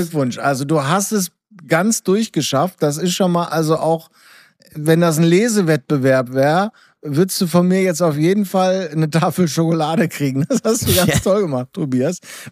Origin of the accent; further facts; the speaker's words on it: Netherlands; Mir als Niederländer ist es relativ Latte